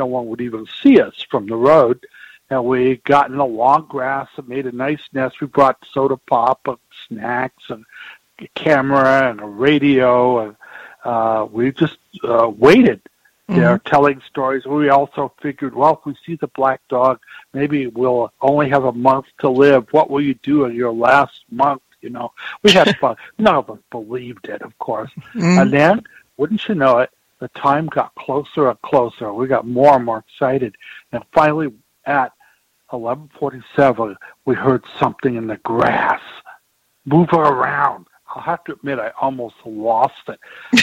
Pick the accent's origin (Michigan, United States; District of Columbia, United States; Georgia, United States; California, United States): California, United States; Thousand Oaks; This is when I was growing up in Thousand Oaks.